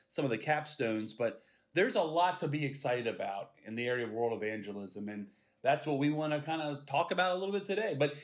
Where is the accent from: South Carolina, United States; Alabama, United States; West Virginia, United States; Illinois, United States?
West Virginia, United States; Martinsburg; also born or lived in Maryland, United States; I was born in Maryland, but grew up majority of my years here in Martinsburg, West Virginia.